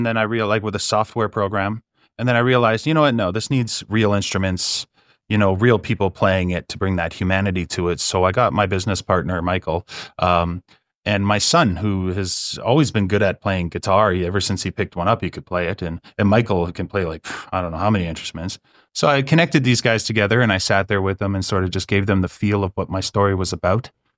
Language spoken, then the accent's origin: English; Edmonton, Alberta, Canada; now in Kingston, Canada; I was born here in Kingston. I grew up in Edmonton, but ever since I moved back to Kingston, it was like a full circle effect.